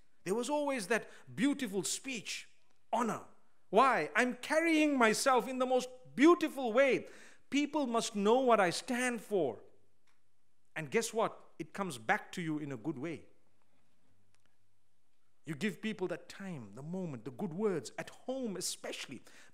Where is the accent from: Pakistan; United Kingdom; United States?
Pakistan; I come from Pakistan. We don't ever say that.